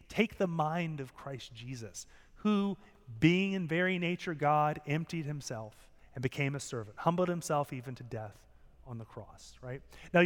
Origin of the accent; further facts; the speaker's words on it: Winston-Salem, North Carolina, United States; I grew up in Winston-Salem, and we didn't have anything remotely. We had like paste picante sauce until like 1996 in Winston.